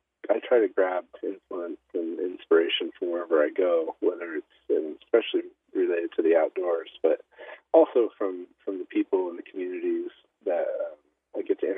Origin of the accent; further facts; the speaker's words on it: Northeast, United States; I grew up in the Northeast, and so it's been a really good adventurous summer for me.